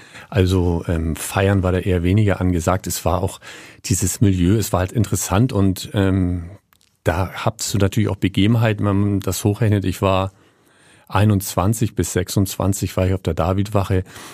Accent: Hamburg, Germany; bin dann auch ein bisschen im Hamburger Hafen mit aufgewachsen. Ich komme aus Hamburg

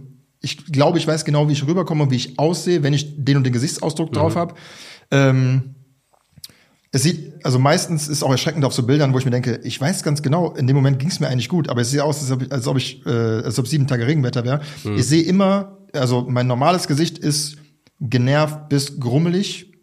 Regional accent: Germany; Ich bin als Erster ein Deutscher.

